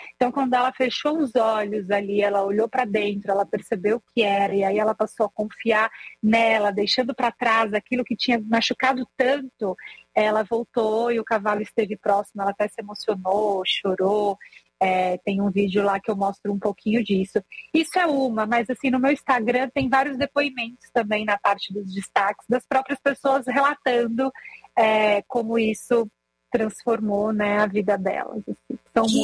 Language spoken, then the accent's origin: Portuguese; São Paulo, Brazil; moved away; Eu vim de São Paulo, né? A minha ideia também não era nem ficar aqui